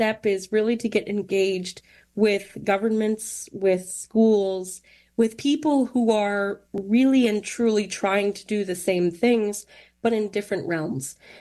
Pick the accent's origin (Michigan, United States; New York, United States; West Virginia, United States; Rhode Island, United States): Michigan, United States; Detroit; my experience as a Francophone growing up in Metro Detroit.